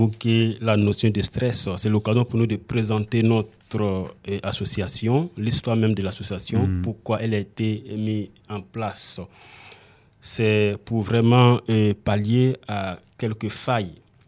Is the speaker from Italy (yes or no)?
no; Côte d’Ivoire; now in France; nous venons de la Côte d'Ivoire